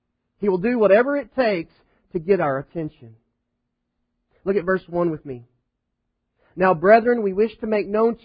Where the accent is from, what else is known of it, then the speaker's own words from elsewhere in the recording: Texas, United States; accent: West Texas; I'm from West Texas, and that probably sounded awful, because it's like West Texas redneck